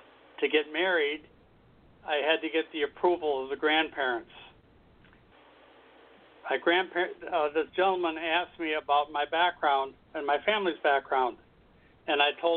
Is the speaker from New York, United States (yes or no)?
no; Appleton, Wisconsin, United States; born there; I was born in Appleton, Wisconsin.